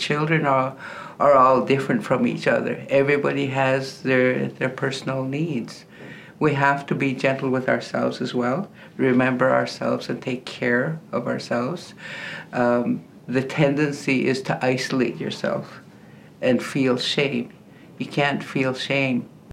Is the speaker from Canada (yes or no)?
yes; British Columbia, Canada; that's okay. … I'm from the Nisqat Nation, Northern British Columbia.